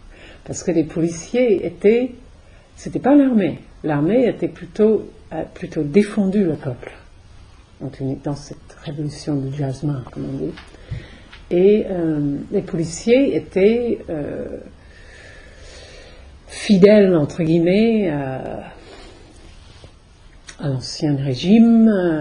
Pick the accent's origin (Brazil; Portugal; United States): United States; accent: American; French is a second language; Moi, je, avec mon accent américain, je dis Edinburgh.